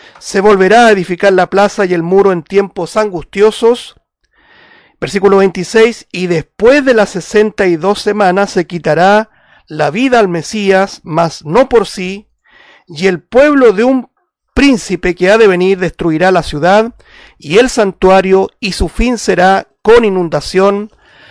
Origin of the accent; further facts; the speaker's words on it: Puente Alto, Santiago Metropolitan Region, Chile; los que somos de acá, de Chile, de la región metropolitana, en Santiago, en la capital, Puente Alto.